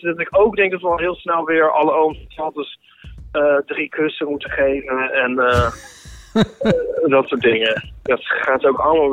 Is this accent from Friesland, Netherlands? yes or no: no; Rotterdam, South Holland, Netherlands; born there; Mijn geboortestad is het.